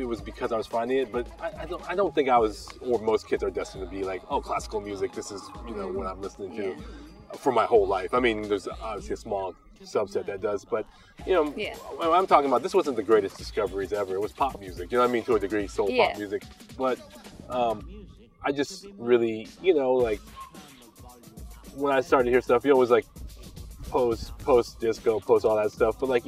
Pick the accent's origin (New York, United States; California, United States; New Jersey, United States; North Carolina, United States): California, United States; San Francisco; I'm from San Francisco, but, like, my parents had me, my mom specifically had me doing, like, classical music